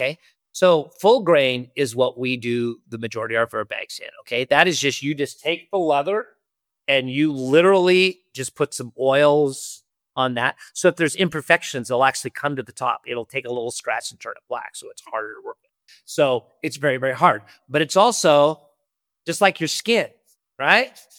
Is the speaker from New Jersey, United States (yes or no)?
no; Montana, United States; I'm a guy from Montana who makes bags that my friends want to use.